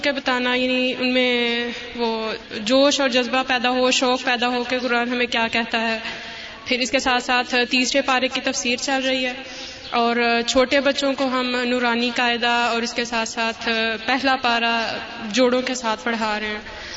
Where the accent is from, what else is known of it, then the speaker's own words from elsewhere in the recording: Punjab, Pakistan; ہم لوگ پڑوپیاں گاؤں سے آئے ہیں، فیصل آباد کا سب سے آخری گاؤں ہے، اور یہاں سے کافی دور ہے.